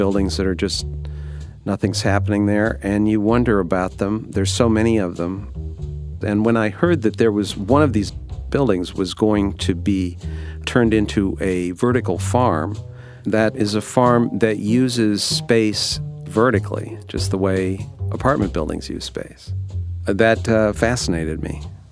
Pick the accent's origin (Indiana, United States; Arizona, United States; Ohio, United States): Ohio, United States; I admire inventors. I'm from Ohio.